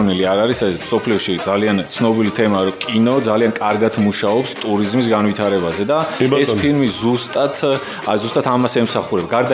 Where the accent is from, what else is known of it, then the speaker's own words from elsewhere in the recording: Martvili, Samegrelo-Zemo Svaneti, Georgia; წარმოშობით მარტვილის რაიონიდან ვარ და ანუ გვეგონა რომ ვიცოდით სამეგრელო